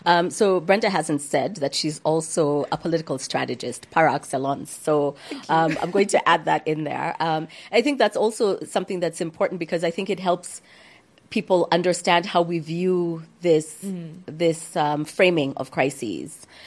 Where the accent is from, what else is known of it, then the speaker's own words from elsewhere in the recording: Kenya; I'm a Kenyan feminist.